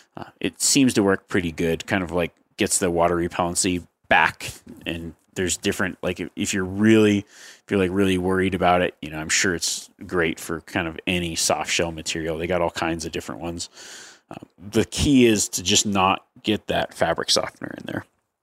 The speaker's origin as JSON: {"language": "English", "region": "Northeast", "country": "United States", "tie": "born or raised there", "lives_now": "Florida, United States", "said": "I grew up in the Northeast and after college moved to Florida."}